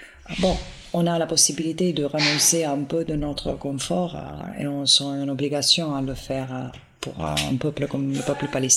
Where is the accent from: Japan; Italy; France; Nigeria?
Italy; Southern Italy; French is a second language; Moi, je viens d'une terre, moi, je viens de sud de l'Italie, une terre qui est quand même brisée par la présence d'une crime historique